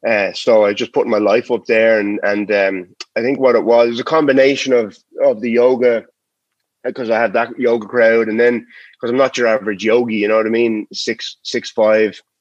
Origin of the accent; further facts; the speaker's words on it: Ireland; now in Boston, United States; And obviously, like being Irish